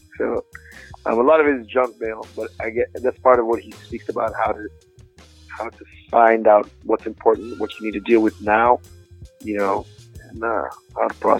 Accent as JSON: {"language": "English", "town": "Jos", "region": "Plateau", "country": "Nigeria", "tie": "born or raised there", "said": "And growing up in Joss, you know, we used to, you know, we're taught invest in your launch or your product, spend money on the launch and all these things."}